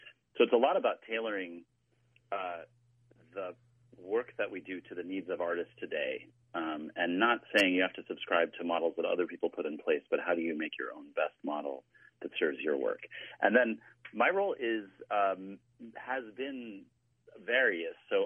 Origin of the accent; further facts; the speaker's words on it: Minnesota, United States; which was really important to me as a Minnesotan